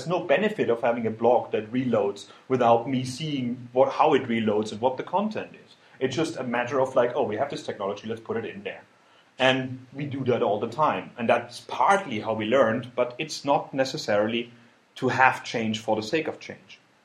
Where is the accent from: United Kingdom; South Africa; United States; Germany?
Germany; I mean, like, I am from Germany.